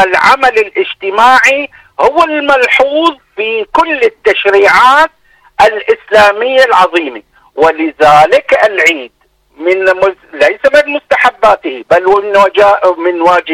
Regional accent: Syria; عندنا في سوريا عندما كنا وقبل أن يخرجنا هؤلاء من دورنا

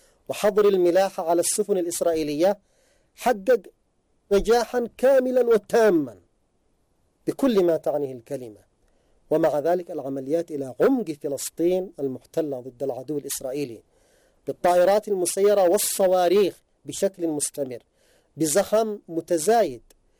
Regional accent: Yemen; نحن كشعب يمني في منطلقنا

